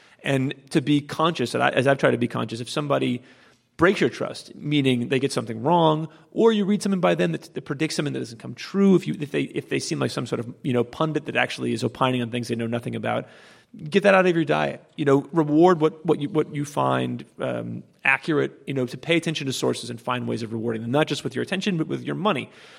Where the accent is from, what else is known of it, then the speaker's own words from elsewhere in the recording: Texas, United States; So I'm from Texas.